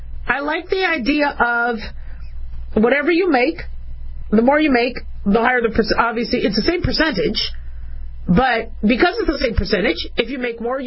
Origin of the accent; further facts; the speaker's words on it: United States; as a American that's not wealthy and ultra wealthy and ultra ultra ultra wealthy